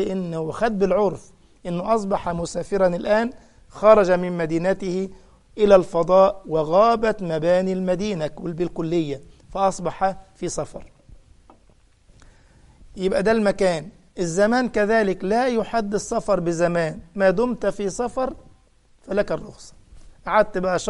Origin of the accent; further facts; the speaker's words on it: Egypt; moved away as an adult; now in Germany; يعني أنا الآن مقيم عندكم في ألمانيا، بروح عطلة لمصر، بلدي مصر وبيتي في مصر وأولادي في مصر